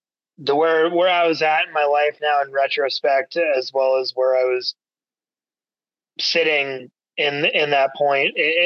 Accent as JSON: {"language": "English", "town": "Kansas City", "region": "Kansas", "country": "United States", "tie": "born or raised there", "said": "So I grew up in Kansas City, Kansas, and had a pretty, you know, structured, normal life with my folks and my two siblings."}